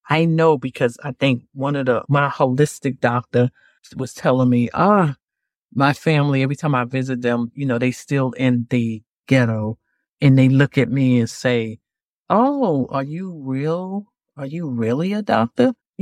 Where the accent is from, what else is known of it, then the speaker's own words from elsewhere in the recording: New York, United States; I loved it because I'm from New York